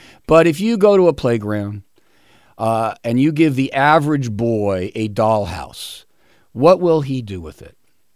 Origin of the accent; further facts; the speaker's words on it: California, United States; One of the lies that I find so offensive, which began here in my home state of California, is the whole self-esteem movement.